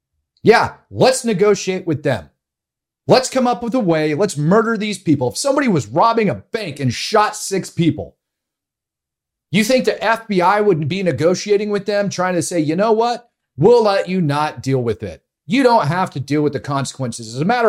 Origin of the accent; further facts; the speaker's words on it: United States; And not only myself as an American, but if you're watching this from Israel, if you're watching this from anywhere in the world, you should be pissed off.